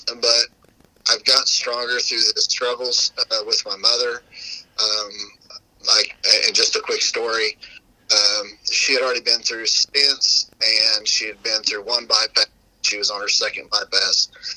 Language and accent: English; Perry, Oklahoma, United States; born there; I was born here in Oklahoma, in Perry, America.